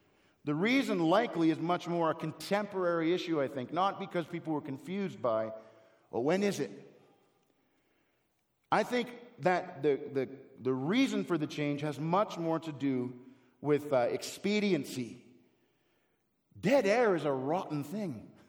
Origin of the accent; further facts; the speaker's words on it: Canada; So when I was growing up in Canada, you would hear this thing all the time.